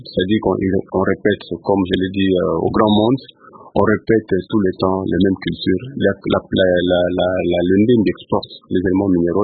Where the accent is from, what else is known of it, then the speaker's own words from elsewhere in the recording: Kinshasa, DR Congo; Mais ici, chez nous, à Kinshasa